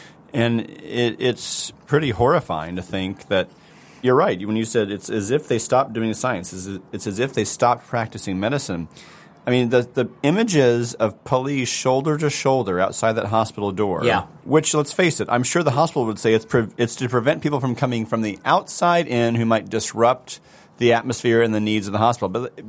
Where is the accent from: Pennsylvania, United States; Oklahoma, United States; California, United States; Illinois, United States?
Oklahoma, United States; Oklahoma City; and I'm apparently from Oklahoma City, and I don't know what's going on here.